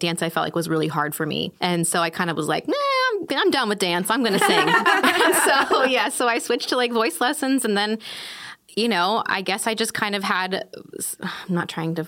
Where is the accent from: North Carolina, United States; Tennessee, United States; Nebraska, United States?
Nebraska, United States; Lincoln; I grew up in Lincoln, Nebraska, like landlocked state, literally had never been to like a beach.